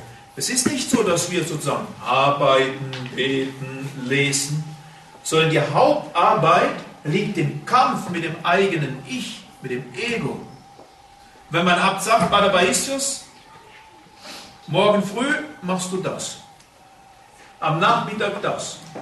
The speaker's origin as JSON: {"language": "German", "country": "Germany", "said": "Ich als Deutscher komme nach Griechenland"}